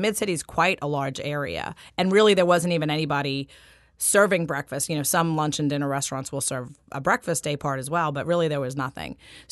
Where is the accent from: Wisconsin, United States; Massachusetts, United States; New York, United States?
New York, United States; now in New Orleans, United States; I grew up in New York, maybe that's my, you know, kind of leftover love of New York diners